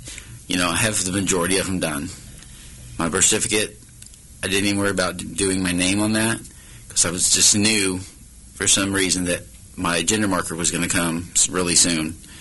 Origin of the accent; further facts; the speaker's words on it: Missouri, United States; born there; I mean, I was born in Jackson County, born in Missouri, so it shouldn't be hard.